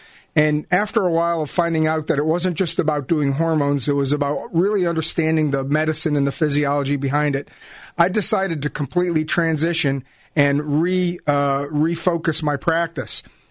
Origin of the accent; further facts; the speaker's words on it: Connecticut, United States; I grew up in Connecticut, and I have a degree from Yale University, and ultimately I went to a medical school in Cincinnati, Ohio, where I got an MD back in the early 80s.